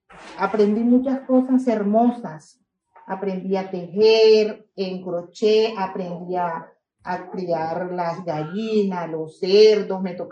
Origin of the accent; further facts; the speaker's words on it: Barranquilla, Atlántico, Colombia; also born or lived in San Juan del Cesar / Aracataca; Yo nací en San Juan del Cesar. Estuve en Barranquilla a la edad de 6 años cuando mi mamá se fue para Venezuela. Quedé en Barranquilla, ahí duré con mi abuelita 2 años, después estuve en Aracataca Magdalena, allá duramos 2 años más.